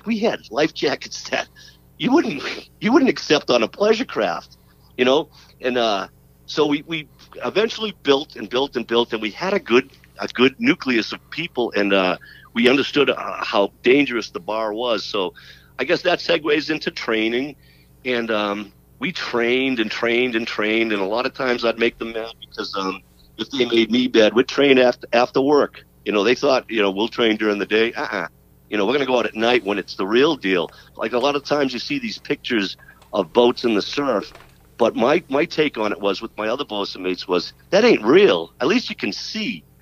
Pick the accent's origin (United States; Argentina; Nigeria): United States; East Coast; because I was from the East Coast and I talked the way I did.